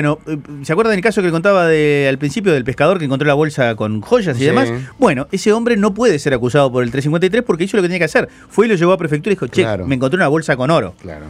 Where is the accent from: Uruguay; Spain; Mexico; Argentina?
Uruguay; Punta del Este, Maldonado; yo soy de Punta del Este, pero no tengo ningún negocio en turismo